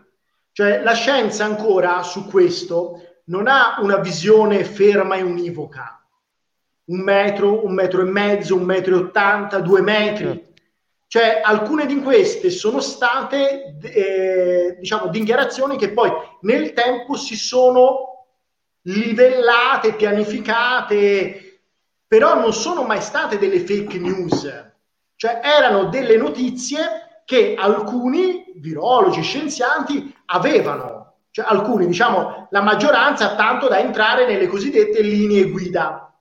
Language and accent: Italian; Florence, Tuscany, Italy; Io sono di Firenze, mi ricordo il sindaco della città dove sto io, di Firenze